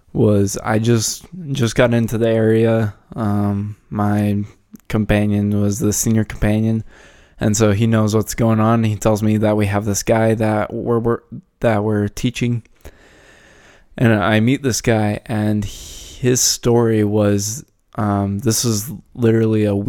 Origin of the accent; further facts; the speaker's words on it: Vanderhoof, British Columbia, Canada; I went and served in my hometown in Vanderhoof for about 4 months or so.